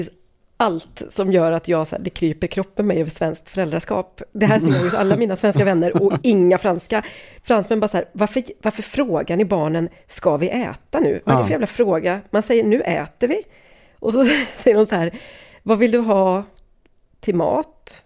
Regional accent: Sweden; Och det där, som svensk köper man ju det, för så gör ju många.

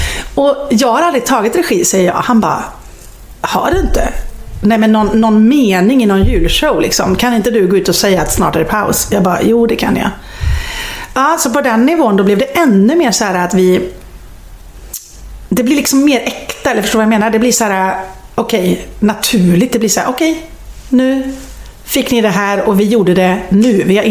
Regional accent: Viskafors, Västra Götaland County, Sweden; also born or lived in Borås; Men jag är uppväxt i Viskafors.

